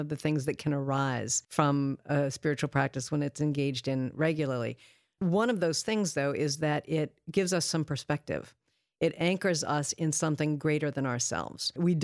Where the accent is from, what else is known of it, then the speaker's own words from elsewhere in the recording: Spokane, Washington, United States; I'm white, and I grew up in Spokane, Washington, which is a pretty white city.